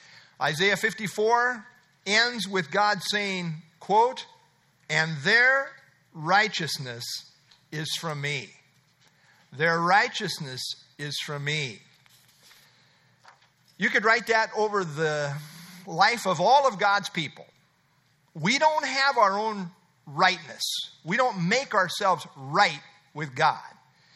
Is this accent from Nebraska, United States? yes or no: yes; Nebraska, United States; also born or lived in Iowa; I was born and raised in Nebraska, you understand. I've lived in Iowa most of my life, but I was born and raised in Nebraska, so I kind of root for both sides.